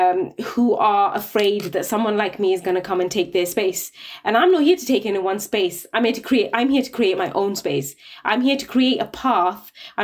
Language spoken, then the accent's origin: English; Luton, East of England, United Kingdom; born there; Luton. I was born in Luton. Where do I go?